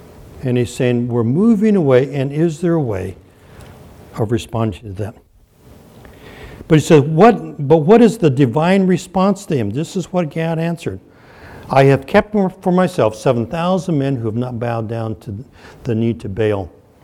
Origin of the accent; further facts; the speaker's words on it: United States; Okay, so now I grew up in the Navajo Nation. Now, am I Navajo? No, not a bit.